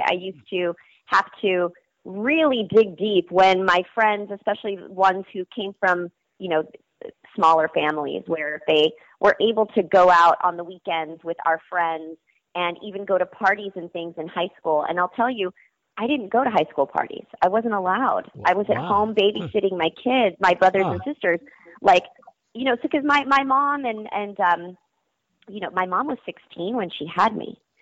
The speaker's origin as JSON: {"language": "English", "town": "Fremont", "region": "California", "country": "United States", "tie": "born or raised there", "said": "So shout out to Fremont, California, a town in the East Bay, I guess in Northern California, right? So you've got the Bay Area. Fremont is it was a really awesome and diverse place to grow up."}